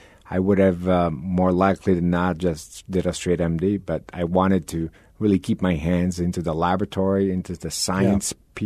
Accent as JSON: {"language": "English", "region": "Northeast Italy", "country": "Italy", "tie": "born or raised there", "said": "Yeah, I grew up in Italy, in the northeast part of Italy, and science always fascinated me."}